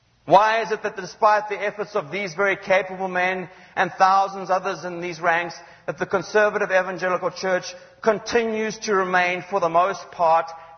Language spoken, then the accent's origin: English; Zimbabwe; I come from Zimbabwe.